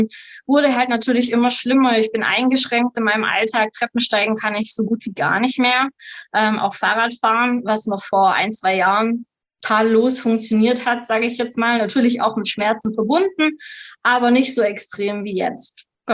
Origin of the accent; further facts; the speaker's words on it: Baden-Württemberg, Germany; now in Bavaria, Germany; bin 32 Jahre jung, komme vom wundervollen Bodensee, wohne jetzt auf der bayerischen Seite. Genau, bin geboren in Baden-Württemberg